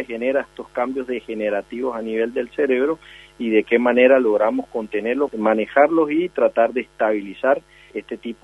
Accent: Colombia; Si uno se basa mucho en mi país como tal, pues tenemos el flagelo del narcotráfico

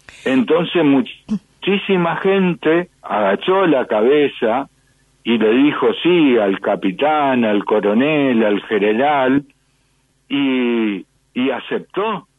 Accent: Argentina; me preguntó a mí, como argentino, cómo se había podido

